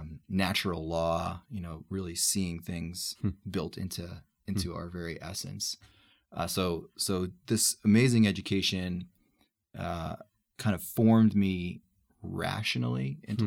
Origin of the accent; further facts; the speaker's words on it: New York City, New York, United States; I'm the oldest of six kids. So big family background. And kind of similar to Maddie, cradle Catholic. And it was just kind of an intrinsic part of being a cultural Italian.